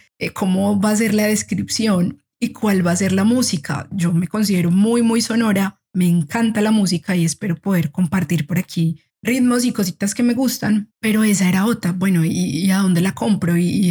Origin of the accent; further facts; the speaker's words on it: Medellín, Antioquia, Colombia; de Medellín, Colombia.